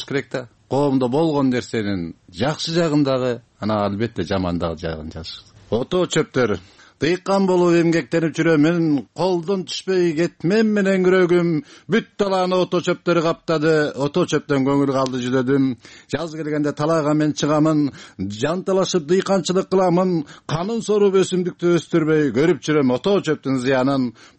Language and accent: Kyrgyz; Jenish, Issyk-Kul Region, Kyrgyzstan; ата мекеним … сыкол областынын жети өгүз районунун жеңиш деген айылынан келдим